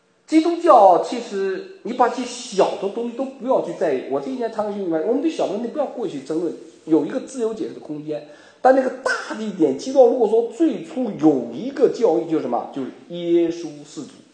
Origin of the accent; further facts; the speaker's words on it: China; 我说我们大陆人几十年内精神不分裂啊